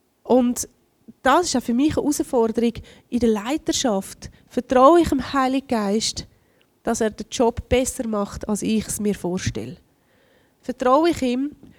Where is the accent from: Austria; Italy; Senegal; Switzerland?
Switzerland; Und wir sind sehr freiheitsliebend als Schweizer